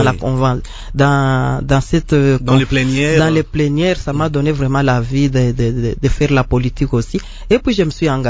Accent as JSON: {"language": "French", "town": "Tshikapa", "region": "Kasaï", "country": "DR Congo", "said": "C'était chez moi à Tchikapa."}